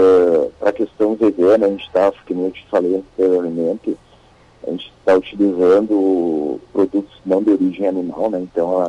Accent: Santo Ângelo, Rio Grande do Sul, Brazil; aliás, eu sou de Santo Ângelo, né, Rio Grande do Sul.

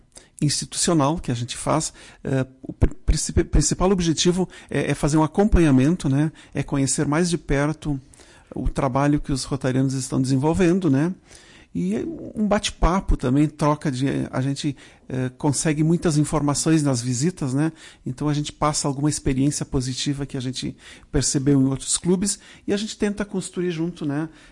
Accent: Marau, Rio Grande do Sul, Brazil; Apesar de sermos aqui da região, somos naturais de Marau, né?

